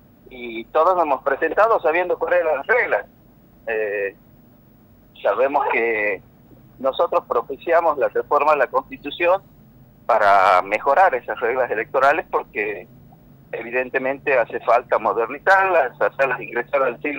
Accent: Tucumán, Argentina; somos tucumanos que trabajamos todos los días

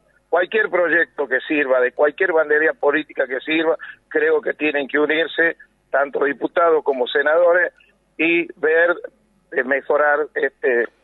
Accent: Tucumán, Argentina; me sentí despreciado como ciudadano, como patriota, como tucumano

